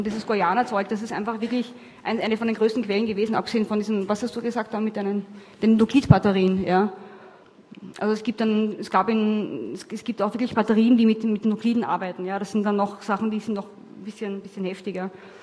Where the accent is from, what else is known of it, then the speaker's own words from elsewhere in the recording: Austria; also ich komme aus Österreich und habe mit dem Dialekt wirklich große Probleme.